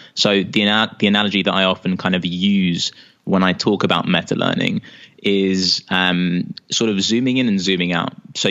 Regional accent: London, United Kingdom; I grew up in London, here in the UK.

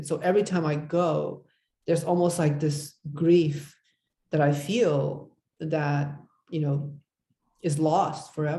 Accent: United States; I don't know, I was brought up in America, and I feel like I'm just wary of performing an imperial gaze again, right?

